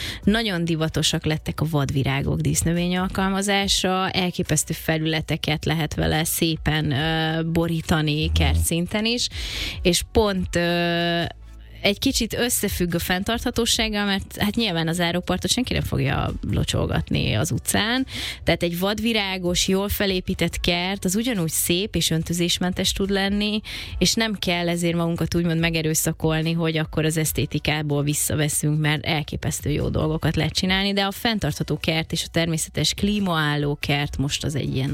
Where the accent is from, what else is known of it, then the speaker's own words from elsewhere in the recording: Budapest, Hungary; nekünk már a 16. kerületben a Sashalmon nőttem föl, ott a Havashalom utca tanácspark